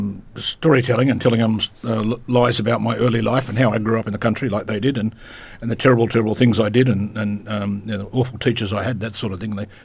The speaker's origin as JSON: {"language": "English", "town": "Broome", "region": "Western Australia", "country": "Australia", "tie": "born there", "said": "Yes, I was born in Broome."}